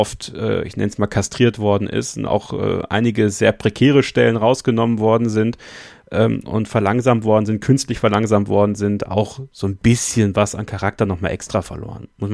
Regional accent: Eupen, Liège, Belgium; also ich komme ja aus der Ecke, beziehungsweise mein Vater kommt aus der Ecke, in Eupen geboren, hinter der deutschen Grenze und ich bin auch dort geboren

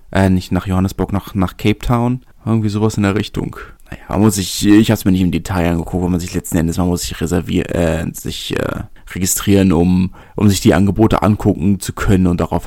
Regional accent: Berlin, Germany; also born or lived in Narbonne, France; Ich bin Berliner. Ich habe in kleineren Orten gewohnt.

